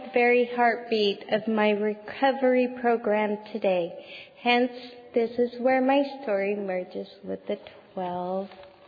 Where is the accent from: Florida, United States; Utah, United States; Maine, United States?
Utah, United States; Remember, I'm from Utah.